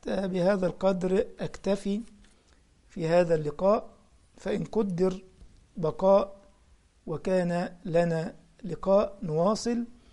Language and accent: Arabic; Egypt; وأرسل له العسل من مدينة اسمها بنها عندنا في مصر